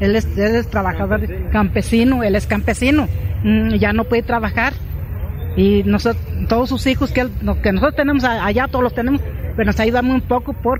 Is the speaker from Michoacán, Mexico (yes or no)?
yes; La Escusa, Michoacán, Mexico; Soy de La Escusa, un ladito de Puruándiro.